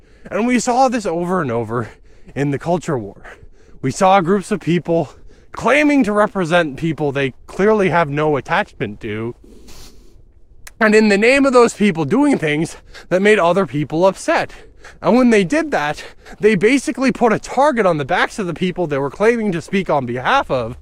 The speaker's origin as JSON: {"language": "English", "country": "Canada", "said": "And as a Canadian, our country has a history with treating people in horrific and terrifying ways"}